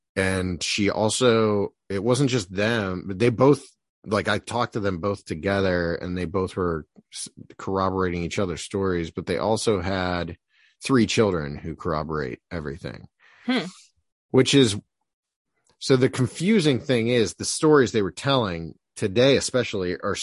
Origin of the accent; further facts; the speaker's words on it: Ohio, United States; I grew up in Northeast Ohio